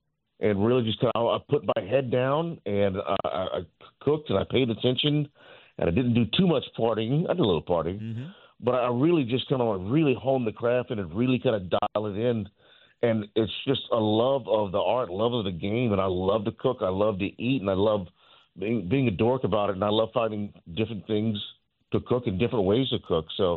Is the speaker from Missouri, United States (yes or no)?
no; Rayne, Louisiana, United States; Well, born and raised in Rain, Louisiana, you know.